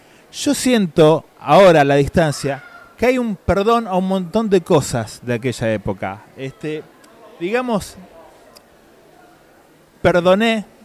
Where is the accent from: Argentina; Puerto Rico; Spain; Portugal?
Argentina; Rosario, Santa Fe; soy el único rosarino miembro del colectivo.